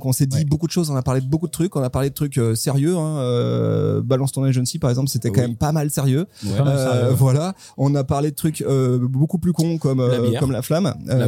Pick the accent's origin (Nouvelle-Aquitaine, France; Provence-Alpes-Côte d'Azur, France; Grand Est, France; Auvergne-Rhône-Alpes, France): Auvergne-Rhône-Alpes, France; Lyon; On sait, voilà, on est lyonnais.